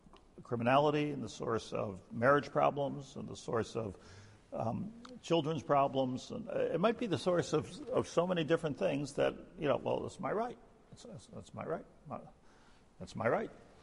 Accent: United States; growing up in America, just particularly, it's just the whole thing is all about one's rights.

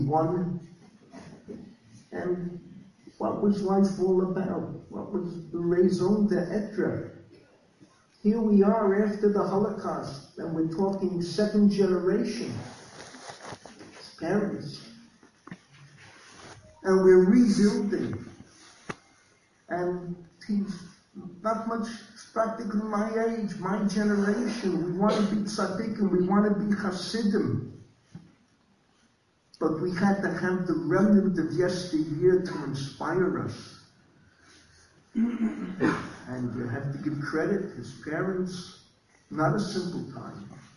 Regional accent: Bronx, New York, United States; You grew up, I grew up in the Bronx. Whenever I meet someone from the Bronx, it's a chatredo, you shake it. Talk about the old Bronx.

